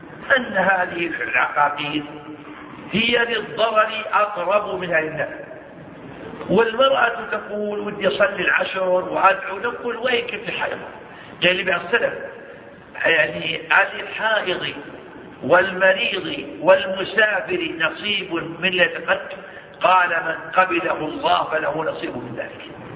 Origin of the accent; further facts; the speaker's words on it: Saudi Arabia; لأن بلادنا الحجاز منطقة والجنوب منطقة والشمال